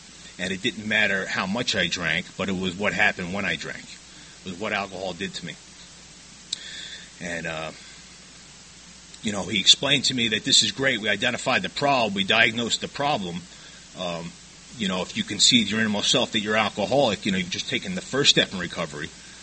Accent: New York, United States; I'm an alcoholic. And I'm from New York.

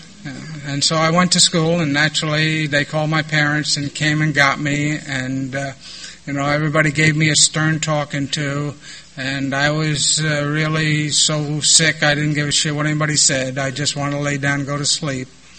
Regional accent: New York, United States; and I'm from New York, so if you're tall enough that they can see you over the counter, they'll sell you booze.

